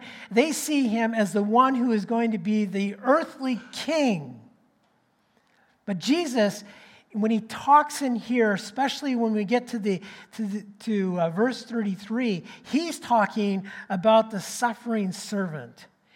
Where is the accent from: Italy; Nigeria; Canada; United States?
Canada; Even though I know that we are Canadian, we hear a lot about what happens down in the States.